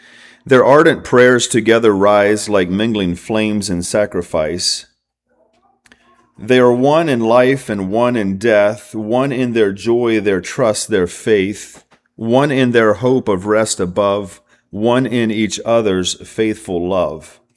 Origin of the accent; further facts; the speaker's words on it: Augusta, Georgia, United States; Not far from where I grew up in Georgia, in the town of Augusta